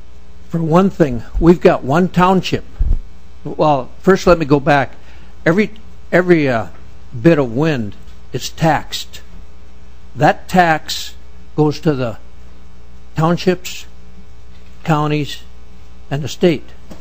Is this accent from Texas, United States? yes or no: no; Minnesota, United States; I'm from Southwest Minnesota, here with my wife, Kathy.